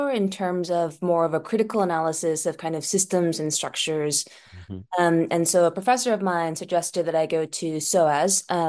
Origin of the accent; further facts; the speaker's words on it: United States; And so I thought, as an American, I should really try to make things better in the US.